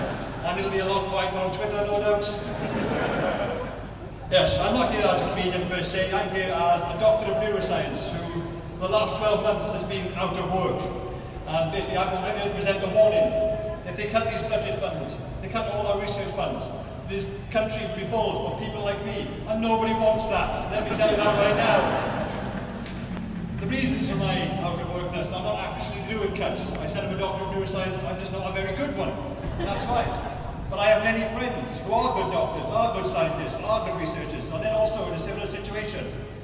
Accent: Wales, United Kingdom; our Prime Minister David Cameron, which as a Welsh person, that still makes me gag slightly to say that.

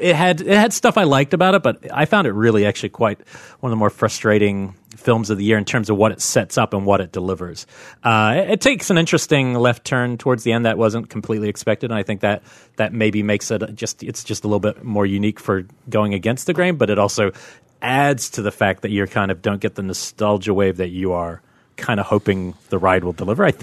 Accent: New York, United States; Ryan doesn't accept that I'm a New Yorker every time it comes up.

